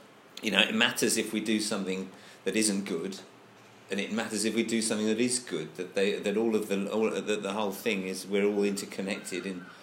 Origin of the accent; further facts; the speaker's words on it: England, United Kingdom; I think it does matter that I'm English. You know, I'm sort of plugged into a certain sort of cultural stream from being English